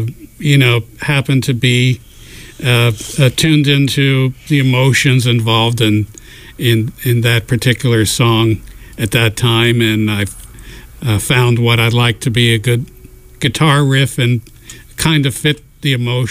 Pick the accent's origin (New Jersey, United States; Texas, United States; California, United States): New Jersey, United States; Atlantic City; moved away as an adult; now in Boston, United States; Yeah, I've lived up in Boston since after college, so it's been my whole adult life, but I'm originally from Atlantic City area.